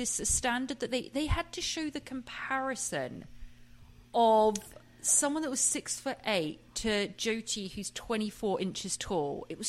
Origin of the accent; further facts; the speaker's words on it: England, United Kingdom; I'm from England, I can say that.